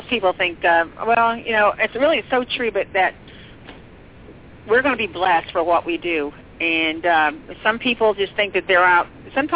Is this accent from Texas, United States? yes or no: yes; Texas, United States; now in Los Angeles, United States; Well, I was from Texas. I didn't know anybody.